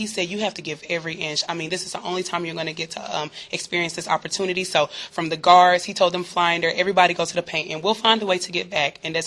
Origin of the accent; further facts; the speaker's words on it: Nigeria; My teammates always attribute it to me being Nigerian and being from Africa